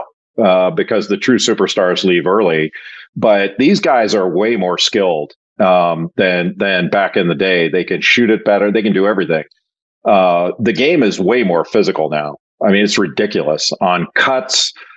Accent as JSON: {"language": "English", "town": "Los Angeles", "region": "California", "country": "United States", "tie": "born or raised there", "said": "but I grew up in Los Angeles."}